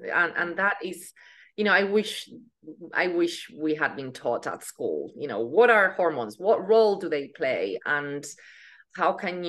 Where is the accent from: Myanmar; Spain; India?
Spain; also born or lived in United Kingdom; now in New York, United States; Yes, I am in New York. I come from Europe. I am from Spain, and I lived in the UK for a long, long time. And I've been in the States now for 7 years.